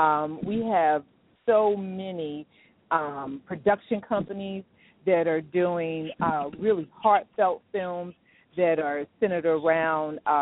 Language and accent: English; Washington, District of Columbia, United States; I'm originally a Washingtonian, and after spending several years in New York, came back to my hometown